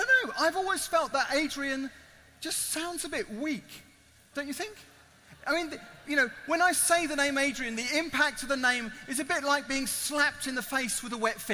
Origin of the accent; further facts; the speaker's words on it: Wimbledon, London, United Kingdom; I don't know how to hang tough. I'm from Wimbledon.